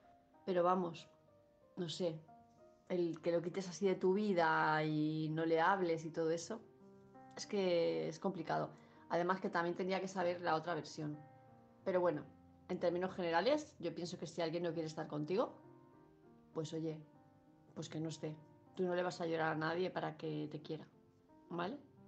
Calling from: Palma, Balearic Islands, Spain; de Palma de Mallorca

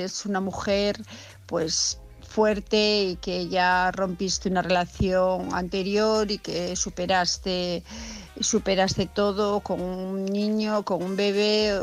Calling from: Asturias, Spain; de Asturias

